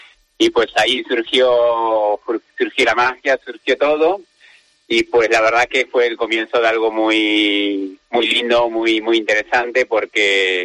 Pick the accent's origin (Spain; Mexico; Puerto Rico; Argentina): Argentina; soy argentino, y hacía ya 2 años y medio que no veía a mi familia